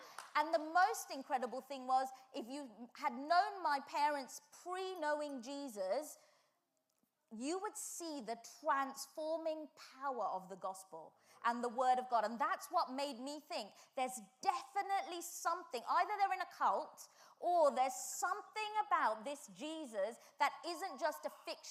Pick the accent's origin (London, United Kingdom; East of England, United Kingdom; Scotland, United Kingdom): East of England, United Kingdom; Bedford; also born or lived in Luton / Singapore / Australia / Nigeria; I was born in Luton, and then my family moved to Singapore, and then they moved to Australia, and then they moved to Nigeria, and then when they were in Nigeria, I came back to England and did my A-levels in a town called Bedford.